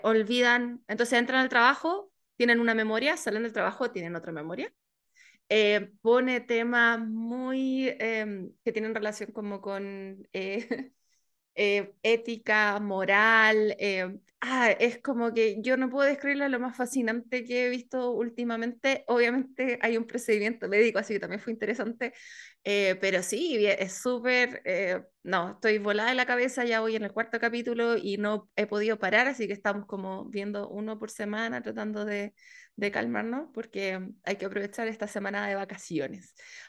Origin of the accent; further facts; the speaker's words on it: Chile; Es inevitable, tratamos de ser personas serias, pero bueno, somos chilenos al fin y al cabo.